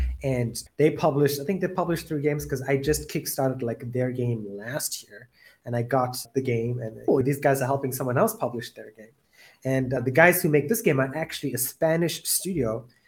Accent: South Africa; I grew up near the Indian Ocean in South Africa

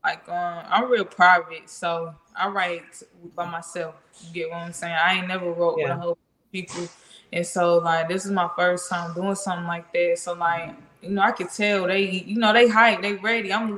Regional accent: Anderson, South Carolina, United States; Okay, so I'm from Anderson, South Carolina.

